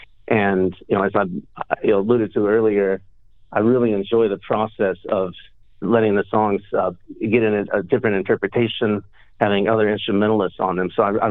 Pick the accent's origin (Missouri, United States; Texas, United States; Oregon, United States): Missouri, United States; also born or lived in South Dakota / Illinois; So I was born up in South Dakota and then lived mostly in Missouri and Illinois. My father was a traveling salesman, so we bounced around quite a bit. And you know, I've lived in little communities. I've lived on a farm. I've lived in the suburbs. I've lived in cities.